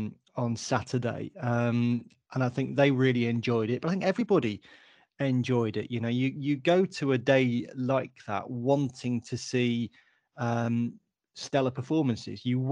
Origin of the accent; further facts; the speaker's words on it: North West England, United Kingdom; So Haydock was my local track as a kid growing up. I grew up in Lancashire, so Haydock was the first racecourse I ever went to.